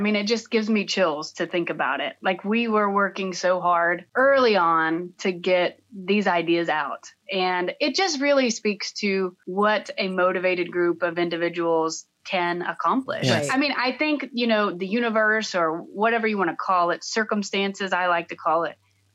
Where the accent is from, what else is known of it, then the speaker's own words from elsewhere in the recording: Atlanta, Georgia, United States; I mean, obviously, I'm here in Atlanta, Georgia. I grew up in Georgia, in the suburbs of Atlanta. Mm-hmm. And I've spent most of my life here.